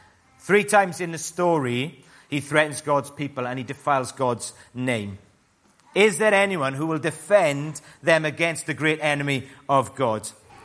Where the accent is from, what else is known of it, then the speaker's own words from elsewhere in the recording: Wales, United Kingdom; other than I'm Welsh and I really like it.